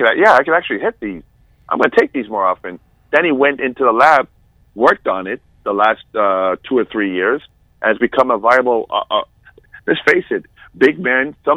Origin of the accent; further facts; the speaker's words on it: Canada; Murray, I knew from just being Canadian and watching him, what he does in Team Canada